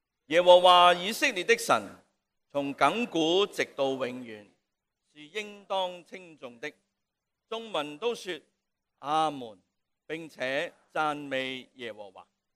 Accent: China; 我哋中国人咧就比较唔系几食火鸡噶，我哋食走地鸡噶

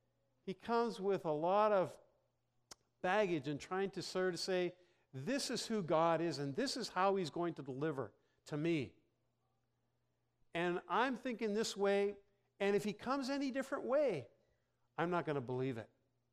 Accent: Canada; I'm Canadian, right?

